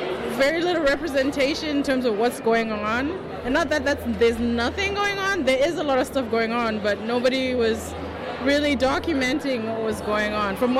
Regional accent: Zimbabwe; now in Vancouver, Canada; I've been in Vancouver the past 13 years. So I'm a transplant. I came from Zimbabwe in Southern Africa.

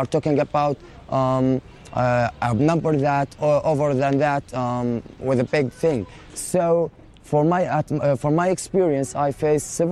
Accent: Rafah, Gaza Strip, Palestine; So I forced to move to another place at the same area, Rafah City, because I'm from Rafah

